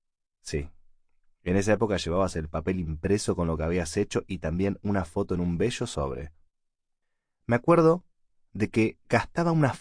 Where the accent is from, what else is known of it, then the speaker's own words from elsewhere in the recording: Rosario, Santa Fe, Argentina; now in Buenos Aires, Argentina; vine de Rosario para vivir y trabajar en Buenos Aires